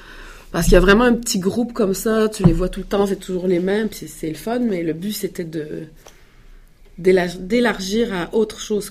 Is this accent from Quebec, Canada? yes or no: yes; Quebec, Canada; now in France; mon mari est français, mon fils est français, et moi je suis québécoise.